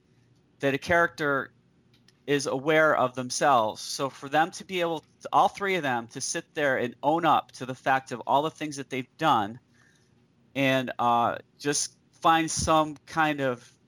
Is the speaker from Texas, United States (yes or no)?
no; Syracuse, New York, United States; Oh, Syracuse, New York.